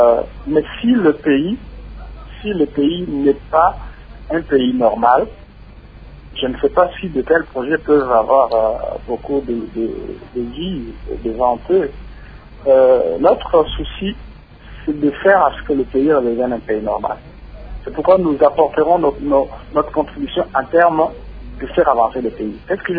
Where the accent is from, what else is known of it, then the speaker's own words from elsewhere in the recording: Mbuji-Mayi, Kasaï-Oriental, DR Congo; Mbujimayi se vide, qui est ma ville natale.